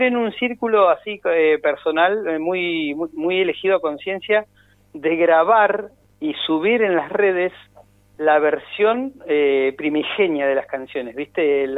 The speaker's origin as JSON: {"language": "Spanish", "region": "Neuquén", "country": "Argentina", "said": "como neuquino, es muy raro, es muy raro."}